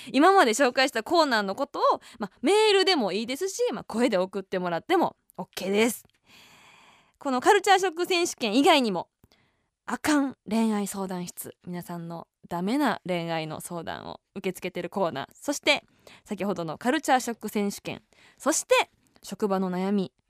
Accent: Kansai, Japan; 私関西人やからか知らないですけど

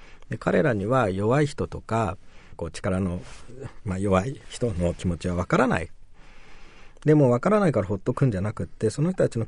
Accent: Tokyo, Japan; 僕は東京の山手に育って

